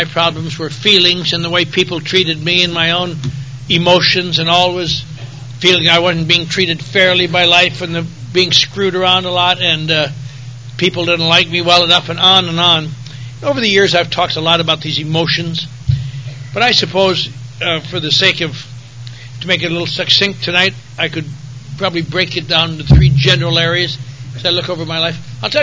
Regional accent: Eau Claire, Wisconsin, United States; you know, I grew up in a little town called Eau Claire, Wisconsin, which is not far from here. And I was raised in the Norwegian Lutheran Church.

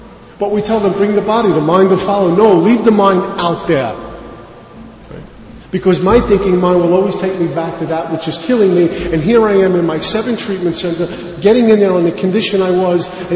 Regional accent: Brooklyn, New York, United States; I grew up in Bensonhurst, Brooklyn. Like, you couldn't tell by the way I was talking, right?

